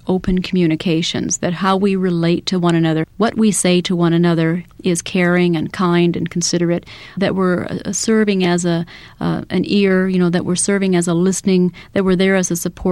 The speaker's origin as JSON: {"language": "English", "region": "Iowa", "country": "United States", "tie": "born or raised there", "said": "And my father was a farmer. In Iowa, and I grew up in Iowa"}